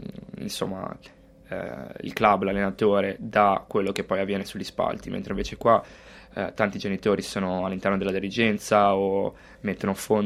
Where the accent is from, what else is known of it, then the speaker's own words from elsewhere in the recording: Rapallo, Liguria, Italy; la mia città era Rapallo, io sono nato e cresciuto a Rapallo, però all'età di 13 anni cambiai club e andai a giocare nella Pro Recco